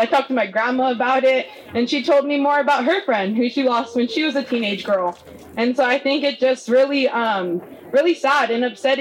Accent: California, United States; now in Takamilton, United States; I come from the Hoopa villages of Metdelden and Sewanalden and the Iraq villages of Wachek and Wasek. I grew up here near the village of Pawunkut

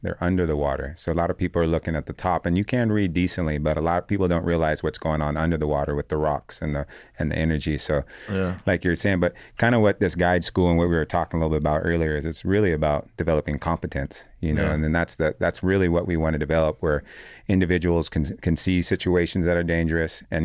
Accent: Hawaii, United States; I grew up in Hawaii, so we use a lot of currents, and even when I was a young age and you'd see people get caught in riptides

